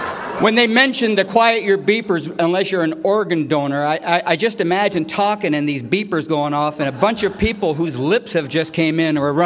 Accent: Gardena, California, United States; also born or lived in Detroit; I was born in Detroit, and I come Come out to California when I was about 4 years old, and brought up in a little foster home over there in Gardena and stuff like that.

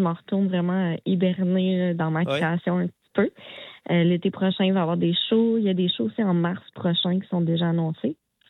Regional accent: Sherbrooke, Quebec, Canada; Oui, c'est ça. Je viens de Sherbrooke.

